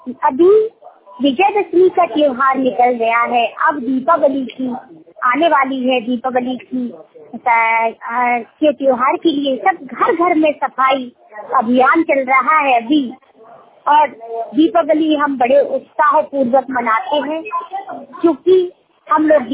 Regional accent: Gwalior, Madhya Pradesh, India; मैं ग्वालियर गोस्टर नंबर 1 की रहने वाली हूँ।

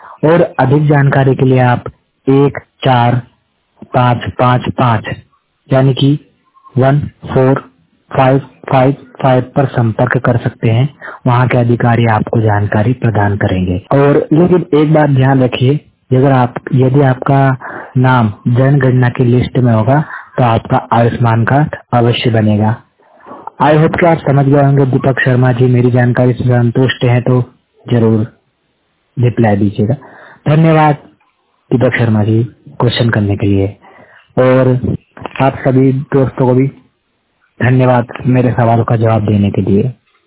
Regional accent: Madhya Pradesh, India; मैं मध्य प्रदेश के सुजानपुर क्षेत्र का रहने वाला हूँ

